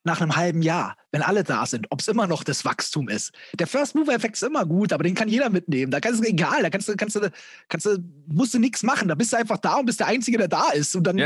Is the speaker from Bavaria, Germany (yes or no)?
yes; Bavaria, Germany; Geldbeutel, jetzt habe ich mich als Bayer geoutet.